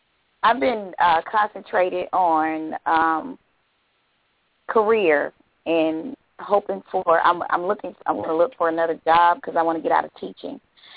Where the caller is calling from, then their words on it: Georgia, United States; Sorry, I'm calling from Georgia.